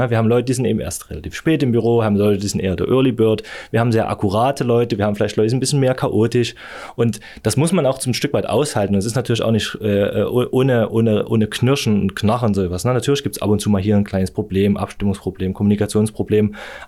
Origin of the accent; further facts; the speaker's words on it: Germany; und ich komme vielleicht dazu als ursprünglich Deutscher